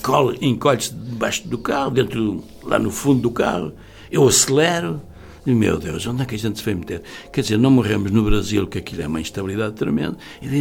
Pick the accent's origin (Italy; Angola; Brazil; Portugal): Portugal; Lisbon; eu gostaria de estar mais na minha terra, gostaria de estar mais em Lisboa.